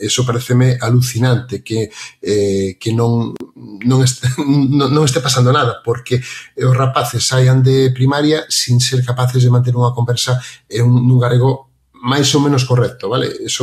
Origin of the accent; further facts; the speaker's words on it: Galicia, Spain; first language Galician; son galego falante de toda a vida